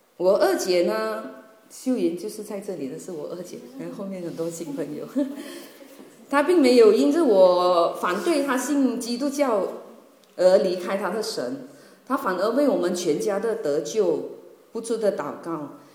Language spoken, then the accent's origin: Chinese; Malaysia; 我是从马来西亚来的，我家里呢是一个我生长在一个小村子里，家里有七个兄弟姐妹，我排行最小的，所以我和大哥呢最得到妈妈的宠爱。我们家呢是信奉传统的民间信仰，